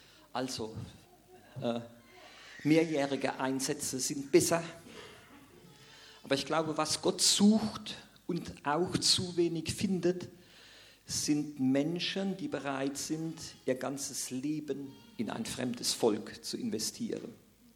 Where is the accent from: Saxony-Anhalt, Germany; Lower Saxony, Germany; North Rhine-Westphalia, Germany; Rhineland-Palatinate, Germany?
Rhineland-Palatinate, Germany; ich komme ja aus der Pfalz